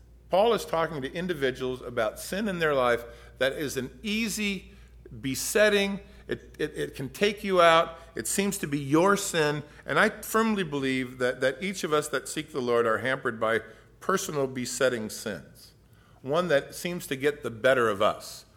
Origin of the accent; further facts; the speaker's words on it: Detroit, Michigan, United States; also born or lived in Los Angeles; I grew up in Detroit for a while, and then we moved to L.A.